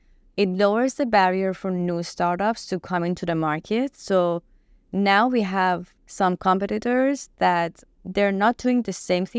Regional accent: Iran; for example, I come from Iran

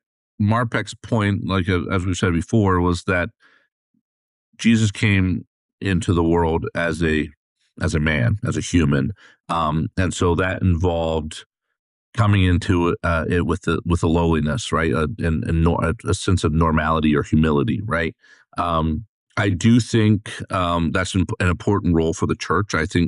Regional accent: United States; Today, you know, growing up in America, it's very hard to kind of picture that.

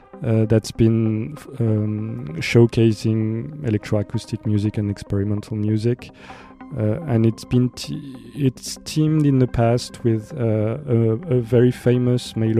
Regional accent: Grenoble, Auvergne-Rhône-Alpes, France; And so, when I travel around in the music scene and say that I come from Grenoble, those are the two things that people talk about.

